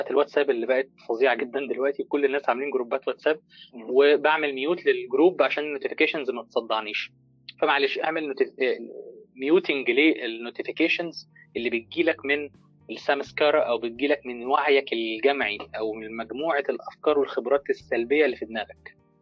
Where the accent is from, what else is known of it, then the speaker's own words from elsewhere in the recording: Egypt; زي ما بنقول عندنا في مصر كده،